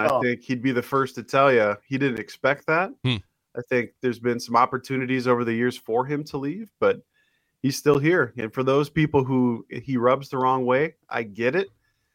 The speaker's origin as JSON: {"language": "English", "region": "Minnesota", "country": "United States", "tie": "born or raised there", "said": "I'll be the first one to tell you, I grew up on the East Metro."}